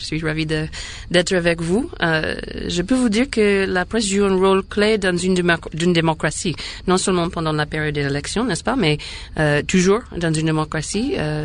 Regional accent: United States; je suis américaine à l'étranger

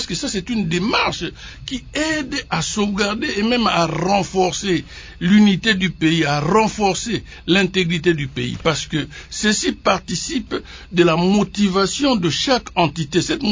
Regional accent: Équateur, DR Congo; Chez nous, à l'Équateur, nous sommes essentiellement une province, n'est-ce pas, donc, des rivières, des cours d'eau, de grands espaces, et vraiment, les grands espaces sont d'une certaine manière un peu sous-peuplés.

